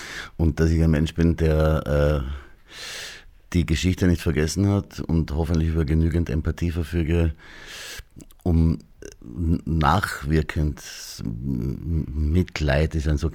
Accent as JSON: {"language": "German", "town": "Graz", "region": "Styria", "country": "Austria", "tie": "born or raised there", "said": "Ich bin in Graz aufgewachsen"}